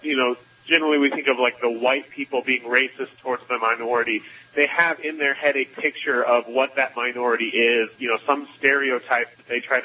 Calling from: Greeley, Colorado, United States; I live there now. Obviously, I'm calling from there.

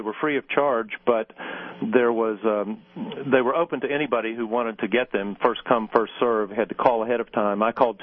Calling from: West Virginia, United States; Yes, Stephanie, I'm calling from West Virginia

